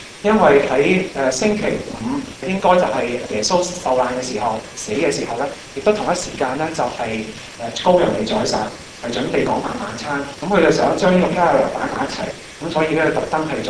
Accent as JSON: {"language": "Cantonese", "country": "China", "said": "有啲人咧就係用好似我哋中國人咁用農曆同埋陽曆係啦"}